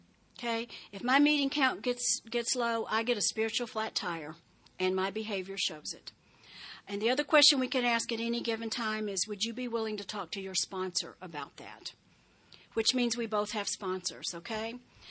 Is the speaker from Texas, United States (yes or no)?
yes; Texas, United States; I grew up in West Texas, very flat, and if you stood on a railroad track, it really looked like the two rails eventually touched.